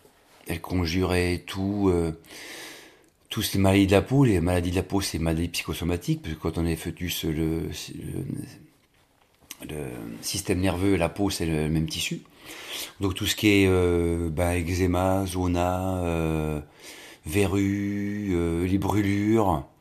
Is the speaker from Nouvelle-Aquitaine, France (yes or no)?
no; Monceau-l'Étoile, Bourgogne-Franche-Comté, France; born there; je suis né dans la campagne. Je suis né dans la Bourgogne, dans un village qui s'appelle Monceau-l'Étoile, qui est beau comme tout. Et puis, je suis issu d'une famille de paysans pauvres.